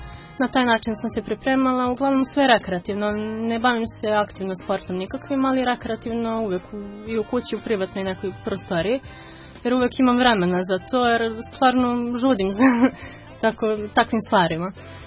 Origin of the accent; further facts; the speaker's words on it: Kragujevac, Šumadija and Western Serbia, Serbia; imam 23 godine, iz Kragujevca sam. Rođena sam ovde, inače sa majčine strane su mi iz Srema rođaci